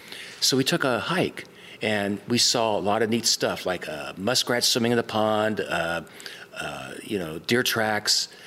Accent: Marion, Ohio, United States; So I mulled things over and I went back home to where I grew up in Marion, Ohio.

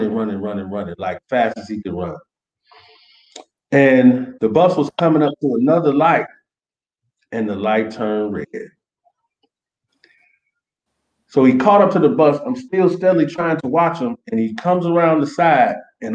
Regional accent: Chicago, Illinois, United States; And it's a big difference from Chicago, because that's, you know, I'm from Chicago.

